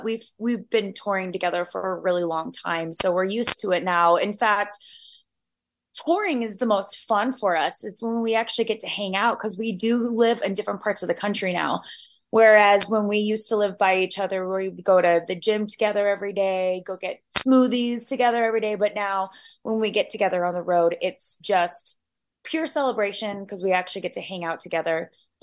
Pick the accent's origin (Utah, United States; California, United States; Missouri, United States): Utah, United States; No, I'm from Utah originally, so I know exactly what you're going through.